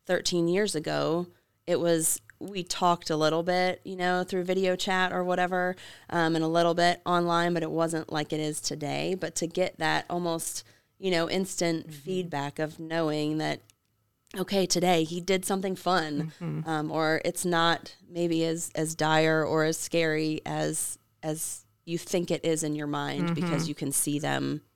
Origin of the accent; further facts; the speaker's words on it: Ohio, United States; I mean, my family does not live here in South Carolina. They're all over the place, but I grew up in Ohio.